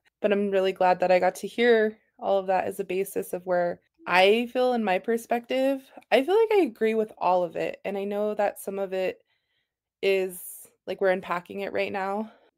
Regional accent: Heart Butte, Montana, United States; I'm from Heart Butte, by the way.

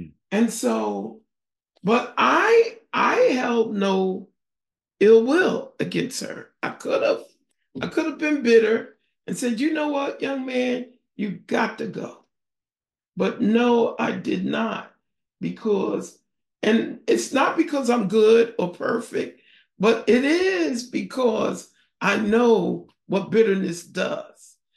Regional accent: Philadelphia, Pennsylvania, United States; Remember, I'm from North Philadelphia, right? You just don't hit us like that and get away with it.

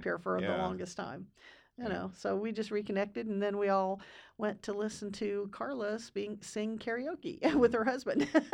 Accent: Mount Carmel, Illinois, United States; quite a lot of areas around here because I'm from Mount Carmel.

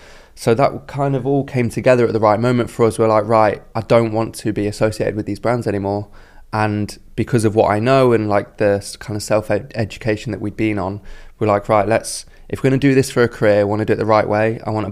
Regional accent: Derby, East Midlands, United Kingdom; growing up in Derby, no one really looks at the fashion industry and thinks, oh yeah, I can do that.

